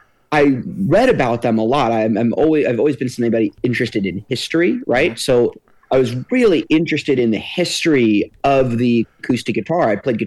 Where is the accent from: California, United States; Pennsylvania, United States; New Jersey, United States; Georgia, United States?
Georgia, United States; Marietta; now in Nashville, United States; I grew up in the Marietta Vinings area and lived there until I went to school in New York.